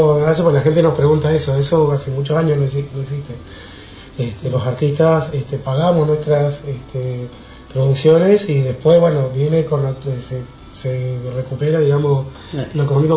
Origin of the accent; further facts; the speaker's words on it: El Calafate, Santa Cruz, Argentina; Nací y criado acá en el Calafate, sí, así es.